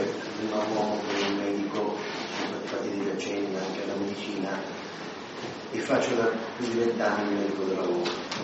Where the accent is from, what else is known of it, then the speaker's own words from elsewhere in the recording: Sicily, Italy; io non sono lombardo, vengo dalla Sicilia, dalla terra di Sicilia